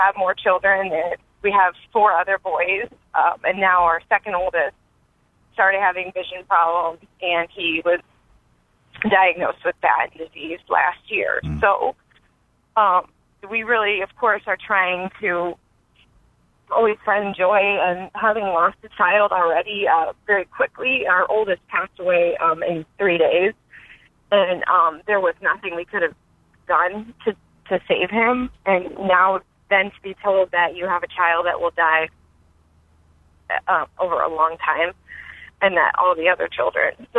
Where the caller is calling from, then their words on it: Jackson, Michigan, United States; I'm calling from Jackson, Michigan.